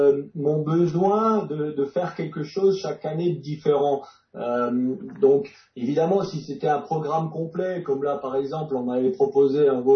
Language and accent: French; Grand Est, France; born there; Le rallye se déroule en Alsace, c'est ma région natale.